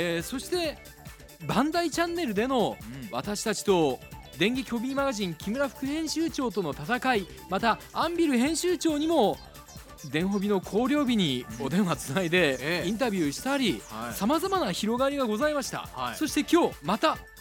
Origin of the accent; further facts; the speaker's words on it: Nagasaki, Japan; moved away as an adult; 私もね東京の大学に行ってあだ名がちゃんぽんですよ、いきなり長崎出身だから